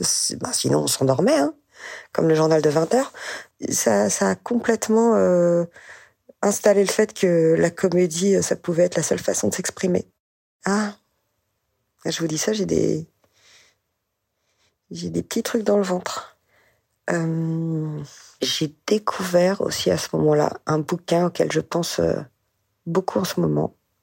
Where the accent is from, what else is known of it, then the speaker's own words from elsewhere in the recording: Netanya, Central District, Israel; avant d'aller manger à 4 heures sur la plage quand j'étais petite à Natania.